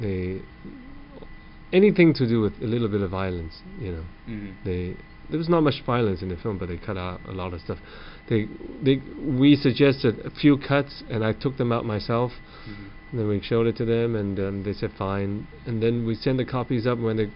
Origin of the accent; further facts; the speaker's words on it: Hong Kong; because I grew up in this part of Hong Kong